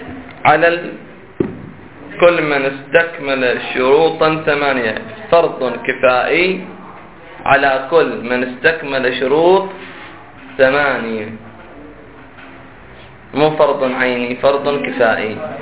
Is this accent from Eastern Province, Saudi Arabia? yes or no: yes; Qatif, Eastern Province, Saudi Arabia; حتى إحنا عندنا في القطيف ثلاث ليالي مظاهرات